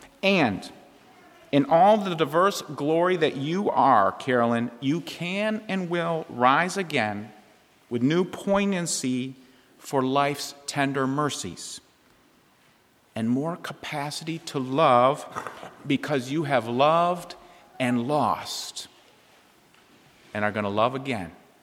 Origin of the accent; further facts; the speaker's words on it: Chicago, Illinois, United States; in what some call Chirac, my hometown. Churches all over Chicago have declared that today, one day, Easter, no murders.